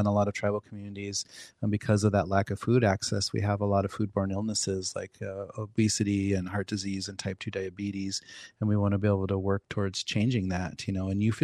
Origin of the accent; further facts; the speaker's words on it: Pine Ridge, South Dakota, United States; I grew up hunting them on Pine Ridge.